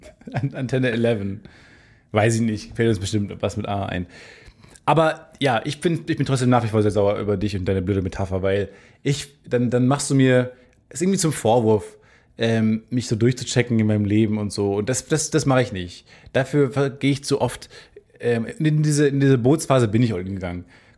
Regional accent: Hamburg, Germany; In Köln, aber auch in Hamburg, in meiner Heimatstadt kam

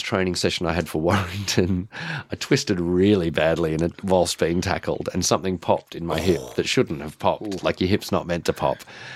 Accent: Sydney, New South Wales, Australia; I grew up in Sydney

